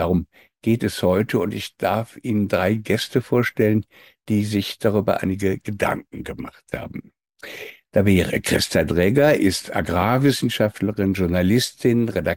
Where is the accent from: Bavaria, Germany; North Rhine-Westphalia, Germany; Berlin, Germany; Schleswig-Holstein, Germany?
North Rhine-Westphalia, Germany; Cologne; zumindest für mich als Kölner.